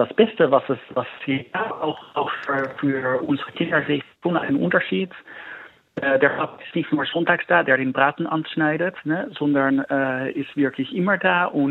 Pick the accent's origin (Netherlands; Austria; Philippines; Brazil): Netherlands; now in Germany; Ich komme aus den Niederlanden, das ist schon ein bisschen anders als hier